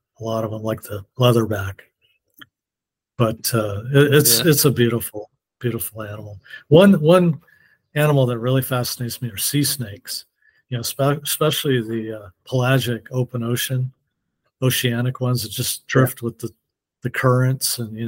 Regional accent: Hawaii, United States; When I was growing up in Hawaii, I did a lot of, you know, skin diving, you know, without a tank, snorkeling, spearfishing, all that.

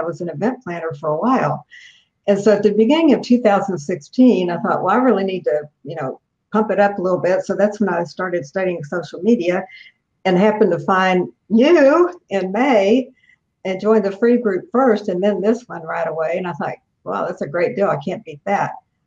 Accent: Corpus Christi, Texas, United States; now in Houston, United States; I'm originally from Corpus Christi, and I've lived in Houston for almost 20 years.

